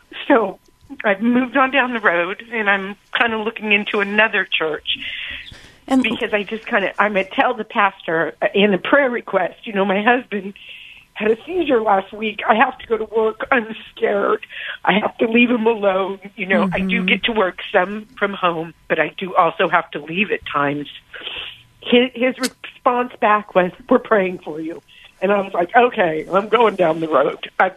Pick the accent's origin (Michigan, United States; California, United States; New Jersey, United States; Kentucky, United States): California, United States; my home state, where all my family is California, and it's so expensive.